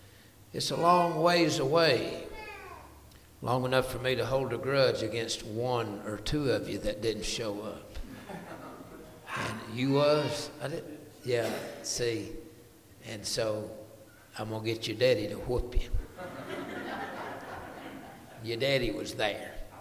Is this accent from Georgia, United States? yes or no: yes; Dalton, Georgia, United States; born there; I was born in Whitfield County and up in Dalton.